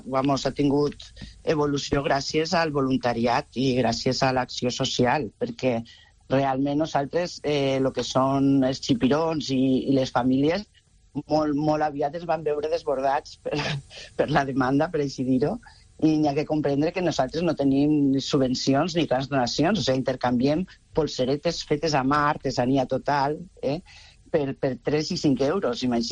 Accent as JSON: {"language": "Catalan", "town": "Benicarló", "region": "Valencian Community", "country": "Spain", "said": "nosaltres som de Benicarló, de la província de Castelló."}